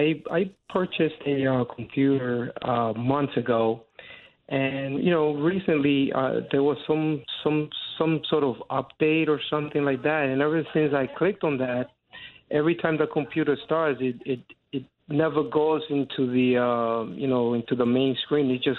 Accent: Bronx, New York, United States; I'm from the Bronx.

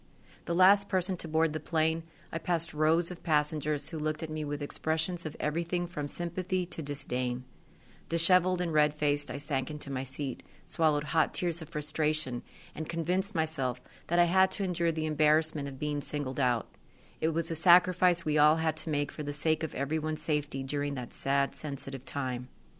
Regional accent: Laredo, Texas, United States; I was born and raised in Laredo.

